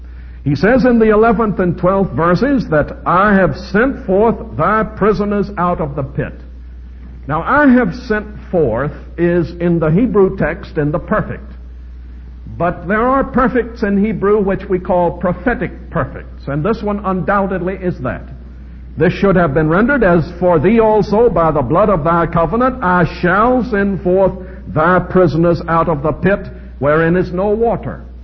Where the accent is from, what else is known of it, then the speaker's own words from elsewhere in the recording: Charleston, South Carolina, United States; I am from Charleston, South Carolina. Next to Dallas, that's about the finest place in the United States. And Charleston is a very unusual city.